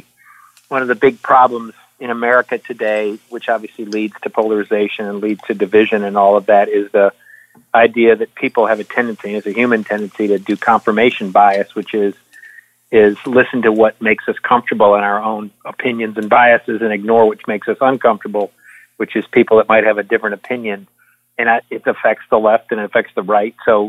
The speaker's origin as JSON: {"language": "English", "town": "Detroit", "region": "Michigan", "country": "United States", "tie": "born or raised there", "said": "I grew up in Detroit, started volunteering and doing lots of things."}